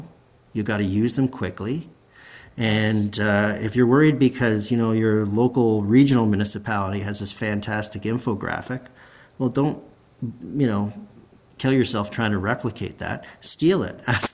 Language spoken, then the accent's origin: English; Mississauga, Ontario, Canada; I'm from Hazel McCallion country, and nobody in Mississauga ever forgot Hazel McCallion's response to the 1979 train derailment.